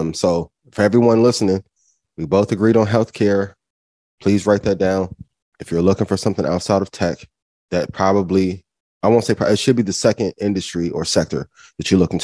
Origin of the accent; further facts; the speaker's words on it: Indiana, United States; I'm from Indiana. I have a ton of friends that work in Indianapolis, work at Lilly